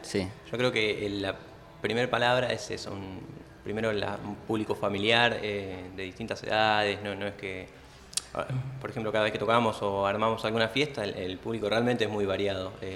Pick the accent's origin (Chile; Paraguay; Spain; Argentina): Argentina; La Pampa; somos todos de La Pampa, compartimos como esa identidad.